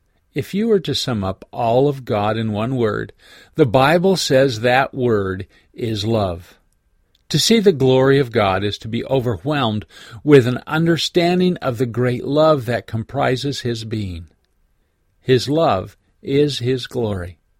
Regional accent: West Virginia, United States; I grew up in West Virginia and can remember being up in the morning watching those first beams of light cresting over the mountains

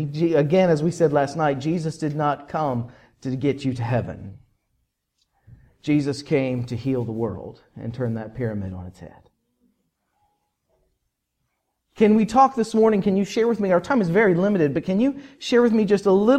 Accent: West Virginia, United States; Yeah. I'm from West Virginia.

